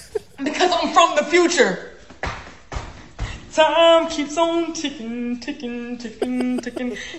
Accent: Virginia, United States; now in Los Angeles, United States; I'm from Virginia, right? All right. And I'm in LA right now, right?

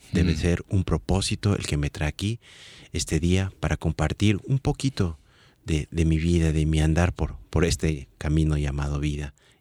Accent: Quito, Pichincha, Ecuador; Oriundo de Quito. Mi cédula al menos dice eso.

